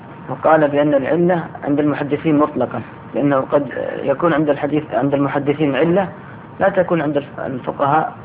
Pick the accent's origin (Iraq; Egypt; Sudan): Sudan; يعني سمعنا عنه كثير يعني عندنا في السودان هناك